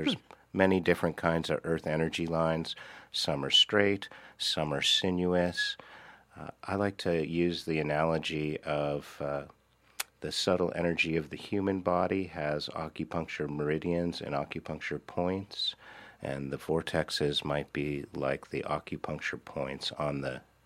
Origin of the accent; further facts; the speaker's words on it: California, United States; moved away as an adult; now in Rogue Valley, United States; I grew up in the San Francisco Bay Area, North Bay and Marin County, and came up to the Rogue Valley about 25 years ago to live in the woods.